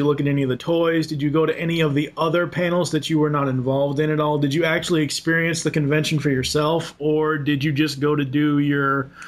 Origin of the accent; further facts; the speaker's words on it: Boston, Massachusetts, United States; Yeah, I'm originally from Boston. Boston's one of the best cities in the world.